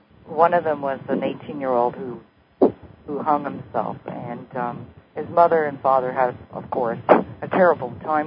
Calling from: Canada; I'm calling from Canada.

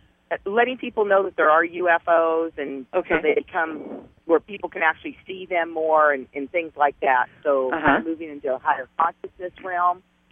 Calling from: California, United States; I'm calling from California.

